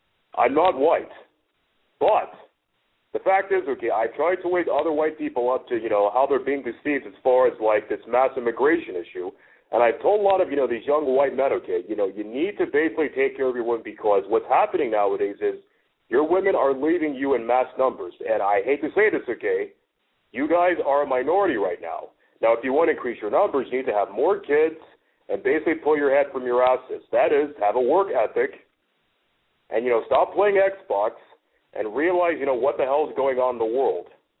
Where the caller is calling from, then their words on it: North Dakota, United States; I'm calling right now from North Dakota.